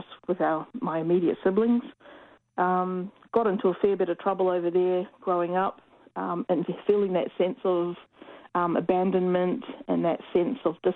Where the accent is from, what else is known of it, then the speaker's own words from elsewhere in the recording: New South Wales, Australia; also born or lived in New Zealand; our family originates from South Australia several generations ago, but I was born here on Dharawal country and have grown up part of my life here and part of my life all over Australia and including New Zealand.